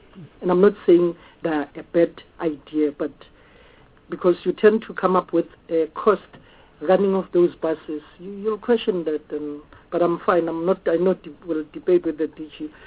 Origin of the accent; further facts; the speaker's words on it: Gauteng, South Africa; I'm from Gauteng.